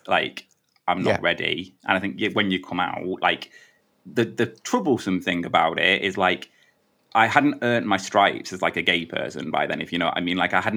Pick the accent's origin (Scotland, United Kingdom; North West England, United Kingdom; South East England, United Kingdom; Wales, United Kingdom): North West England, United Kingdom; Manchester; I grew up in Manchester, but I grew up in kind of a small suburb of Manchester.